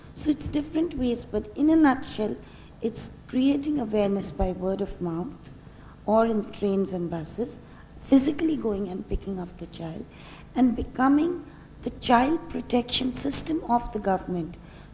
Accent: India; Yeah, I'd say I'm primarily Indian, and then work across.

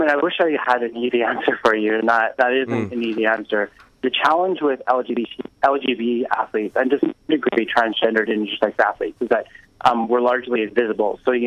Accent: Canada; I'm from Canada originally

